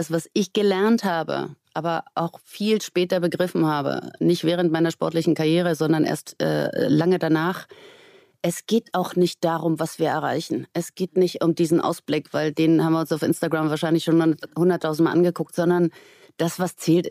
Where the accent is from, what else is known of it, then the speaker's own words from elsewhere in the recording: Berlin, Germany; moved away as an adult; Ich bin gebürtige Berlinerin. Ich bin bis zu meinem, ich glaube, 27. Lebensjahr habe ich in dieser Stadt gelebt.